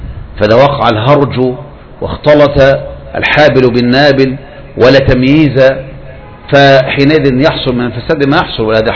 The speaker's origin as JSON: {"language": "Arabic", "country": "Egypt", "said": "مثل الثورة عندنا في مصر، تذكروا أنتم أول ما قامت الثورة"}